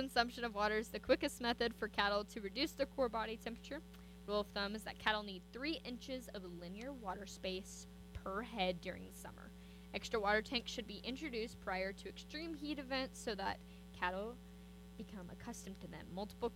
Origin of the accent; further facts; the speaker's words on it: Elk City, Oklahoma, United States; She's originally, we grew up together here in Elk City, went to elementary school together.